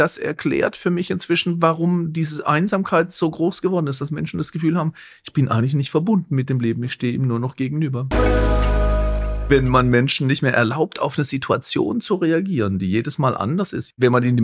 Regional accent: Baden-Württemberg, Germany; Ich bin im Schwarzwald aufgewachsen und wir sind halt immer, eigentlich so, kaum konnte man gehen, auf Skier gestanden.

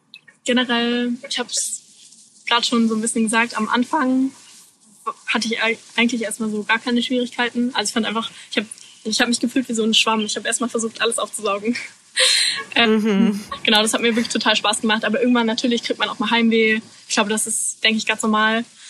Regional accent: Germany; als ich aufgewachsen bin in Deutschland.

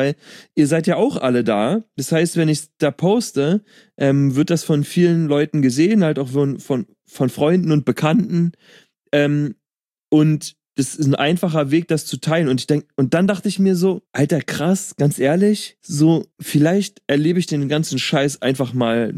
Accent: Berlin, Germany; ich komme aus Berlin

